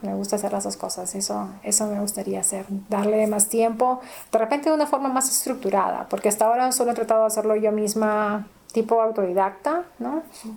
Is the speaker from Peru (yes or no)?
yes; Peru; cuando yo crecí en el Perú, la playa es desértica. Toda la costa peruana es un desierto.